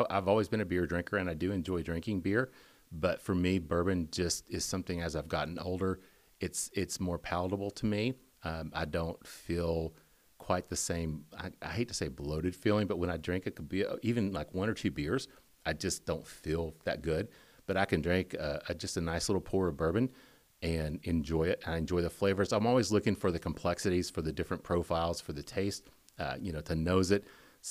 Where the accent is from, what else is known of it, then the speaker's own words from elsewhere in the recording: Kentucky, United States; when I was a kid growing up in Eastern Kentucky, and UK basketball was a big thing.